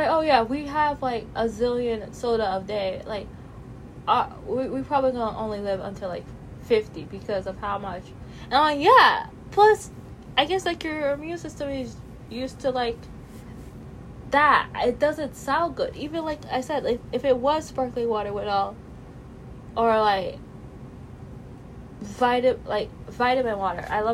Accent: Canada; Again, I'm Canadian.

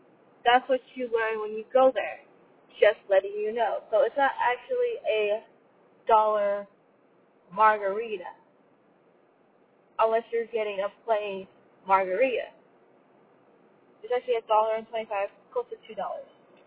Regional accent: Canada; Okay, so I'm Canadian.

